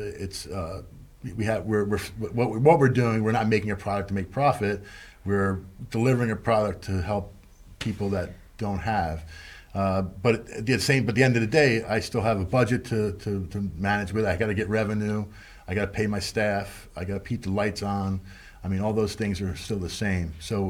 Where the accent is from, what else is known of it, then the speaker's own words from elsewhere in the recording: Baltimore, Maryland, United States; I'm from Baltimore originally.